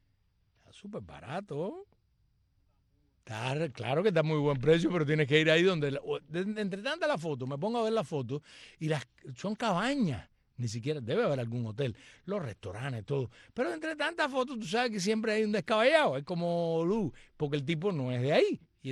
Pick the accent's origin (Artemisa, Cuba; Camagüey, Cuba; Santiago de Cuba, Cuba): Camagüey, Cuba; A mí me recordó mi tierra, Camagüey, porque tenía esa elegancia